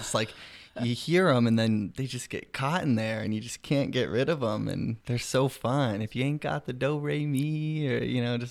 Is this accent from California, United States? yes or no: yes; Weaverville, California, United States; Well, I grew up in Weaverville over the hill